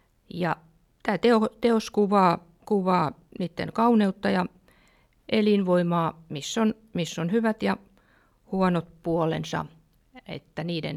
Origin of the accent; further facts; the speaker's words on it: Turku, Southwest Finland, Finland; Hei, mä oon turkulainen kuvataiteilija, taidemallari ja graafikko